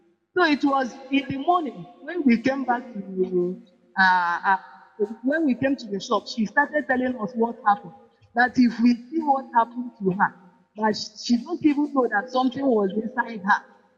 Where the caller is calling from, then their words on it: Nasarawa, Nigeria; calling from Nasarawa.